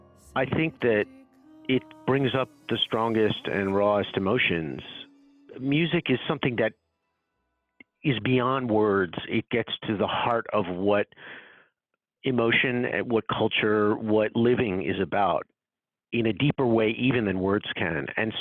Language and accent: English; New York, United States; born there; I was born in New York, and so it's my hometown, and I still live there